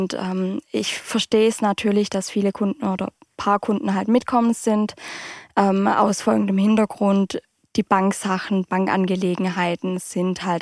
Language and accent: German; Fichtenberg, Baden-Württemberg, Germany; now in Mainhardt, Germany; Ich komme ursprünglich aus Fichtenberg, wohne aber mittlerweile in Meinhard.